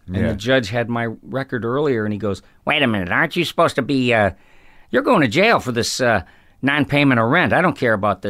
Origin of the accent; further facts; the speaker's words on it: Ireland; And alcohol, well, being Irish, I know that there's way more to it than alcohol and being an alcoholic.